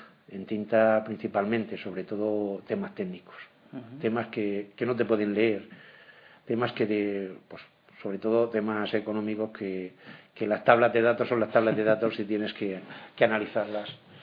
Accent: Valencian Community, Spain; Y yo me siento cómodo en mi tierra, en el Levante español, la provincia de Alicante y en mi pueblo.

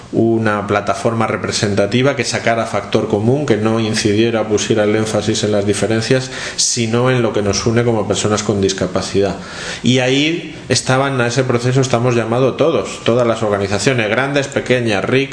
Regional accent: Spain; yo lo haría como español y como miembro de una comunidad amplia como es España.

